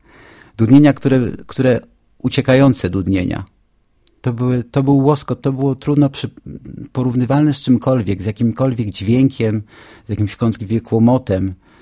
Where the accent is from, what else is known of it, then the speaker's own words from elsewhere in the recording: Czarna Białostocka, Podlaskie Voivodeship, Poland; tam gdzie się wychowywałem, tam gdzie mieszkałem, to są moje strony rodzinne, to jest Białystok, to jest Puszcza Knyszyńska, to są lasy wokoło, to niedokładnie może to miejsce, miasto, ale właśnie to było miasteczko między Sokółką a Białymstokiem, nazywa się Czarna Białostocka.